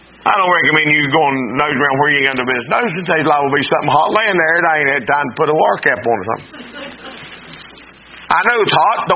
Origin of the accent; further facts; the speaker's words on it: Wyoming, United States; I'm from Wyoming, and I got that figured out.